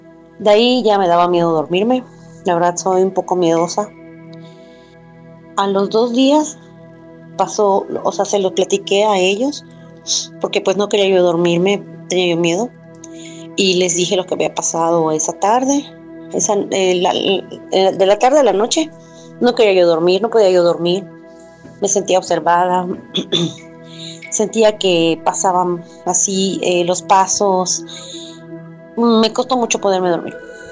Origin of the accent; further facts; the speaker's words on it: Mérida, Yucatán, Mexico; Yo soy acá de Mérida.